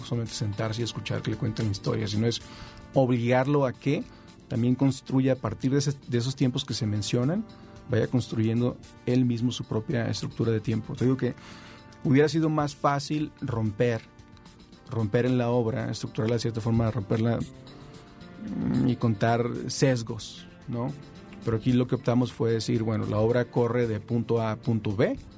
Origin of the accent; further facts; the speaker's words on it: Tijuana, Baja California, Mexico; yo soy tijuanense, entonces de alguna forma en la frontera norte tenemos una realidad diferente, ¿no? Entonces, vaya, la gente de mi generación, los nacidos en los 70